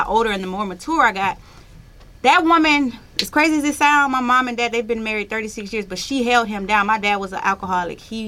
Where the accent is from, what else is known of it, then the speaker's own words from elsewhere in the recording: Flint, Michigan, United States; When I'm from Flint, Michigan.